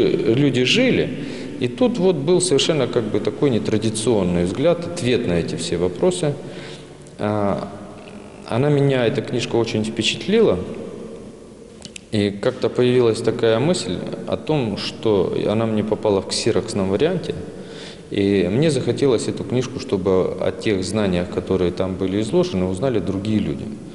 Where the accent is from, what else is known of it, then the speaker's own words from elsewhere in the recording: Polevskoy, Sverdlovsk Oblast, Russia; Я сам родом из Полевского.